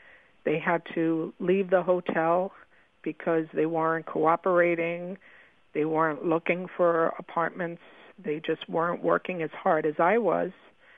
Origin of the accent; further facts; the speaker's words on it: New York City, New York, United States; I'm from Rockaway Park, Queens.